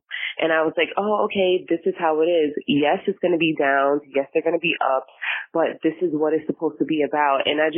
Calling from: New York, United States; Hey, Mikey. Hey, Randy. Hey, Drew. I'm calling from New York. You guys should know me by now.

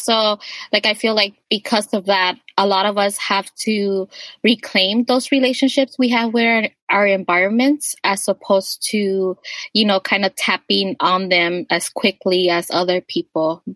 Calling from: Seattle, Washington, United States; I'm recording from the Duwamish lands, also known as Seattle.

